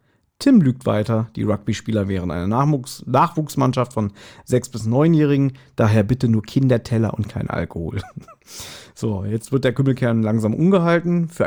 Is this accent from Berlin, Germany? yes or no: yes; Berlin, Germany; Ja, das ist so, wie wenn ich jetzt als Berliner probiere zu sechseln.